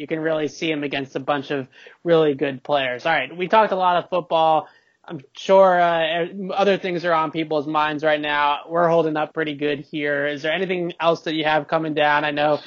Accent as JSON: {"language": "English", "town": "Needham", "region": "Massachusetts", "country": "United States", "tie": "born or raised there", "said": "I grew up in Needham. I'm a public school guy."}